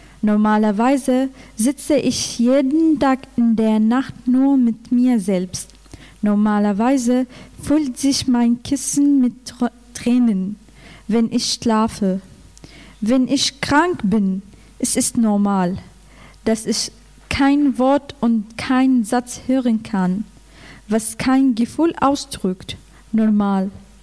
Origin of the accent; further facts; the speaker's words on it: Damascus, Damascus Governorate, Syria; now in Germany; ich komme aus Syrien von der Hauptstadt Damaskus. Ich bin 21 Jahre alt